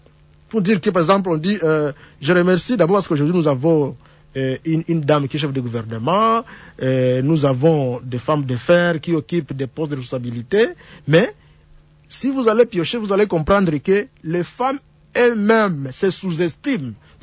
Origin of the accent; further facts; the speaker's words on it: DR Congo; ici chez nous au Congo